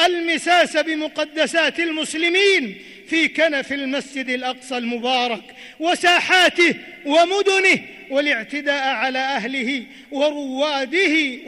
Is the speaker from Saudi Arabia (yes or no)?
yes; Saudi Arabia; على ما حبى به بلادنا المملكة العربية السعودية منذ يوم التأسيس إلى يوم التوحيد